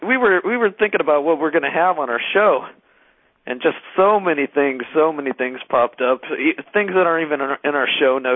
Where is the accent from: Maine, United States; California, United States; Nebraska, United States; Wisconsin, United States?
California, United States; now in Arkansas, United States; I'm from California, but I recently moved to Arkansas.